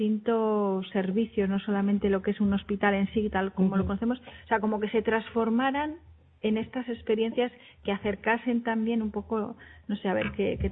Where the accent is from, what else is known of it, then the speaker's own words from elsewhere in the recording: León, Castile and León, Spain; cuando digo de dónde vengo me refiero a León, no a Madrid, sé que yo soy de León.